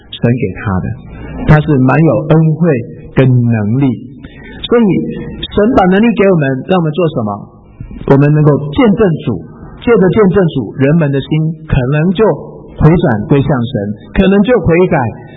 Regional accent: Japan; 我就97年选择回到日本去，就是我生长的、我长大的地方

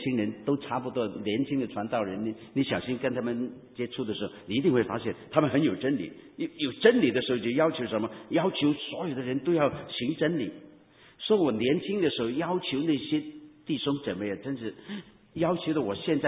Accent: Hong Kong; 这是我们香港人所经历到一个突特的一个情况啊。

